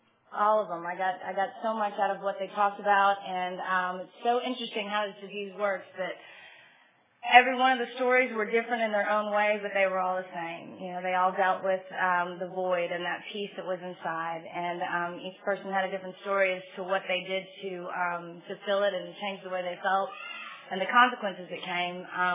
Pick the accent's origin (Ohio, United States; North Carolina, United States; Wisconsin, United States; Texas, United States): Texas, United States; San Antonio; I'm from San Antonio.